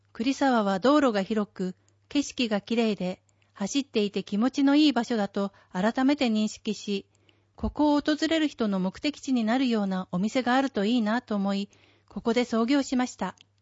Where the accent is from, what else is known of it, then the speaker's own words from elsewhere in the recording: Iwamizawa, Hokkaido, Japan; 私は岩見沢出身なので地元に貢献したいと思い、岩見沢を選びました。